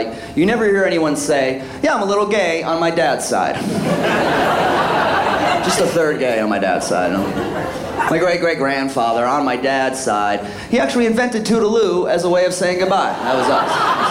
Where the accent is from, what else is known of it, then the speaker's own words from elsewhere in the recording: Boston, Massachusetts, United States; born there; I was born in Boston, Massachusetts. You may have noticed I don't have that thick of a Boston accent